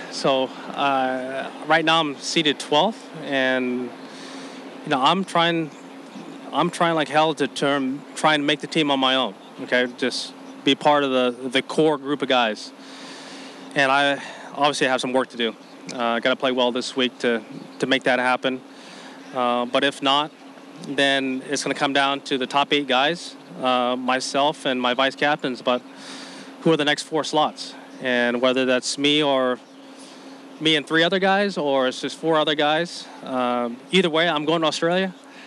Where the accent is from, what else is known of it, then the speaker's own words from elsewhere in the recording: California, United States; she's, you know, born and raised in Southern Cal like I was